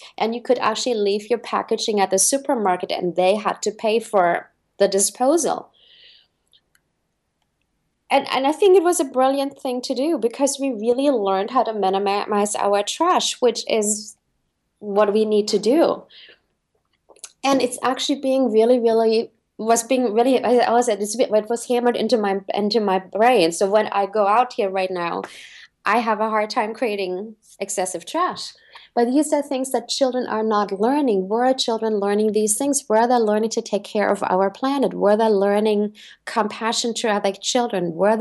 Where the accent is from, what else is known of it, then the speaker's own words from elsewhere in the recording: Germany; I was raised in Germany, and Germany is really, really super conscious when it comes to trash.